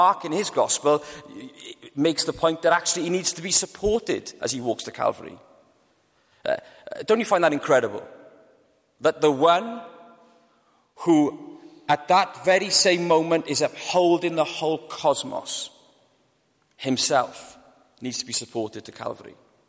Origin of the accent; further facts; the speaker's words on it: Wales, United Kingdom; I'm okay. I'm Welsh. I can look after myself.